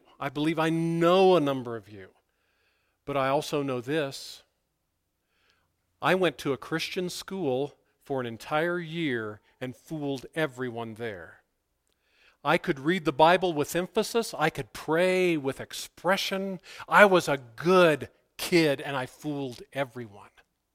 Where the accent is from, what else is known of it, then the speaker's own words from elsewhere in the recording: Ohio, United States; Where I grew up in Meigs County, Ohio